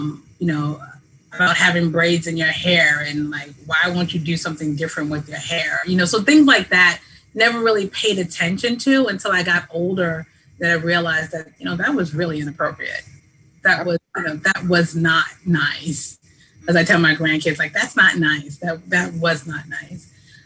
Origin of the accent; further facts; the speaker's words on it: New York City, New York, United States; I grew up in East Elmhurst, Queens.